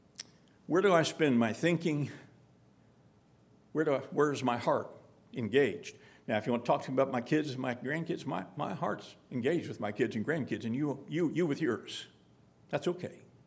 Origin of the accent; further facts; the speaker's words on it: United States; even though I'm an American and I have all this prosperity and freedom and blessings